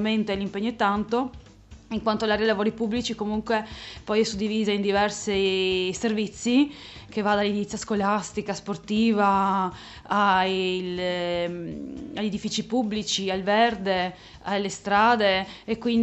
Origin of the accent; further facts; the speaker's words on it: Trieste, Friuli-Venezia Giulia, Italy; sono triestina, nata a Trieste